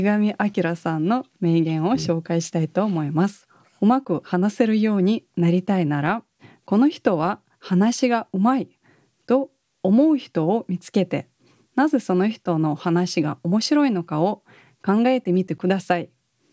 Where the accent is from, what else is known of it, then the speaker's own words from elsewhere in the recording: Russia; Japanese is a second language; ロシアだからこうだって、ロシア人だからこうだって私を見た登山言われるので